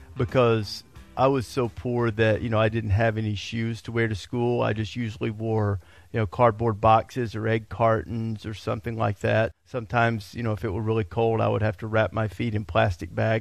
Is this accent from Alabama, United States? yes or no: yes; Muscle Shoals, Alabama, United States; My first job was in Muscle Shoals, Alabama, my hometown.